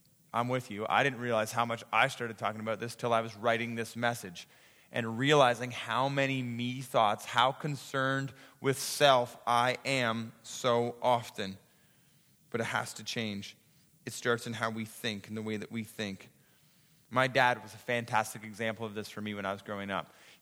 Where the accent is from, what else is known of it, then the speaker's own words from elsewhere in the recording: Ontario, Canada; We grew up in Muskoka and we heated our house by wood stove.